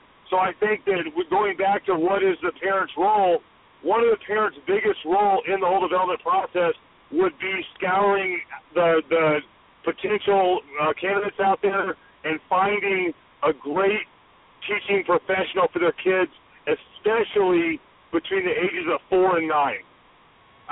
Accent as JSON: {"language": "English", "town": "Evansville", "region": "Indiana", "country": "United States", "tie": "born or raised there", "said": "I grew up in Evansville, Indiana, and right now it's a town of about 300,000 in the surrounding areas."}